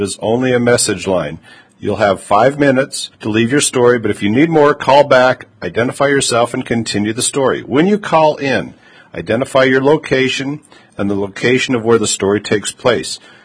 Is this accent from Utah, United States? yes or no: yes; Logan, Utah, United States; also born or lived in South Bend, Indiana; I grew up in Logan, Utah, which is a small town. At least it was a small town when I grew up. It gets bigger as time goes on. In northern Utah. I went to high school in South Bend, Indiana.